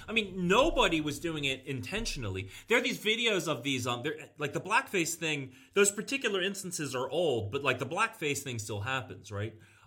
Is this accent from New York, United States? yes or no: no; Virginia, United States; And there's a lot of that going around back in my home state of Virginia.